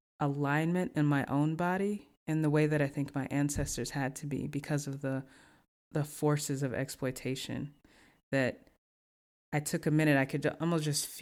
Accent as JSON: {"language": "English", "region": "the South", "country": "United States", "said": "because I'm from the South, mm-hmm. and I love collard greens"}